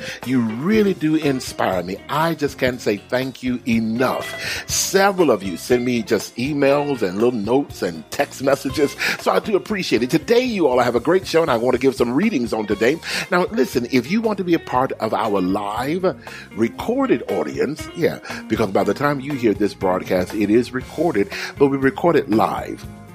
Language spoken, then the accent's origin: English; Houston, Texas, United States; now in Georgia, United States; I grew up in Houston, Texas, and when it rained in Houston, oh, it rained.